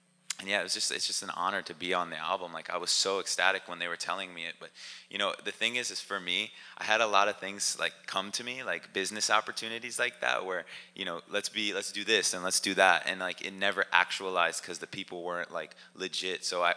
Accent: Baltimore, Maryland, United States; also born or lived in Philadelphia, United States; So growing up in Baltimore, Maryland area, how you asked, it was cool, but at the same time, coming from Philadelphia, you know, Philadelphia is like really urban.

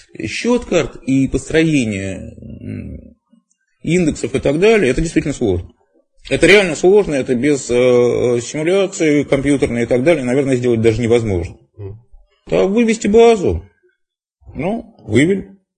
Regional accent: Moscow, Russia; Я родился в Москве там. Ты за редкими отлучками в командировке, в общем, в ней всю жизнь прожил.

